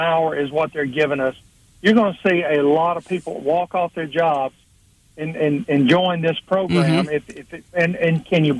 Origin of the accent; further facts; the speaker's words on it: United States; especially being an American, because it's in our DNA to want to win, and try to improve and do better.